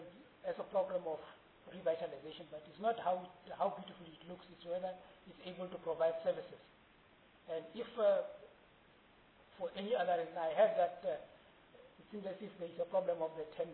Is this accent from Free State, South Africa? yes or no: yes; Free State, South Africa; And because I am from the Free State